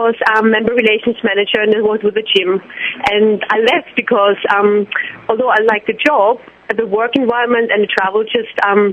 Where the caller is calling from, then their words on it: London, United Kingdom; From London, UK.